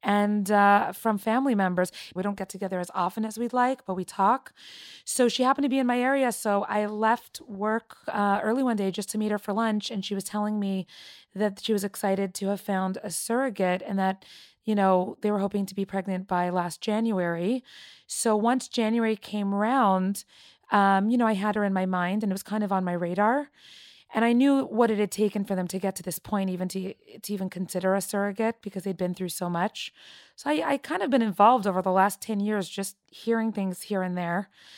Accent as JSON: {"language": "English", "town": "Toronto", "region": "Ontario", "country": "Canada", "tie": "born or raised there", "said": "I grew up in Toronto, Canada, and I am 31 years old. I am married with two children."}